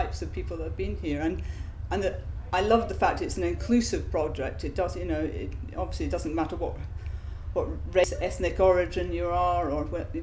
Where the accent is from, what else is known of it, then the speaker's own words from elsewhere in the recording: Scotland, United Kingdom; I really want to promote the fact I'm Scottish